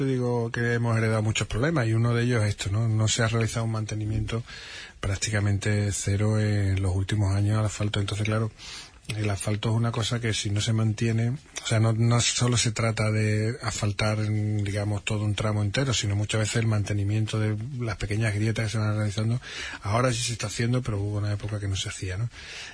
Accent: Andalusia, Spain; Yo soy de La Chica, me crié allí.

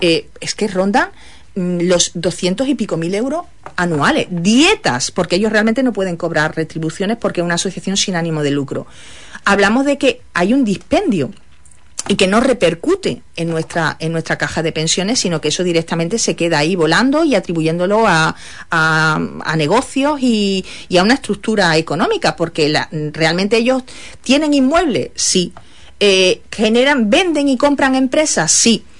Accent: Spain; yo soy una ciudadana española

